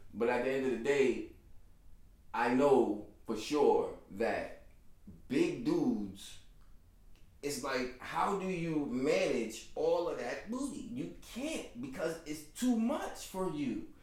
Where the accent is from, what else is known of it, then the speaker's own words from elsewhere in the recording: New York City, New York, United States; Growing up in New York City and in Brooklyn or in the Bronx, Queens, whatever